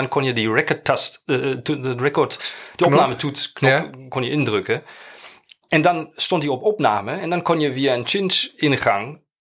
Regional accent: Bremen, Germany; Die had in Bremen, daar waar ik opgegroeid ben, had die ooit een bandje.

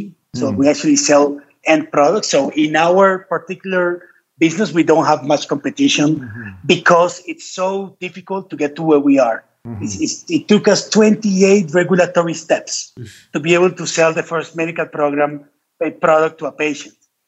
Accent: Colombia; English is a second language; also born or lived in United States; because I'm a Colombian. I'm also American citizen. I went to school in the United States for my undergraduate, let's say 1996 all the way to 2003

